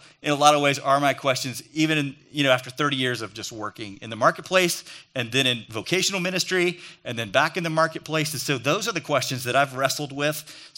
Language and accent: English; Oklahoma, United States; And my dad had a saying, I grew up in Oklahoma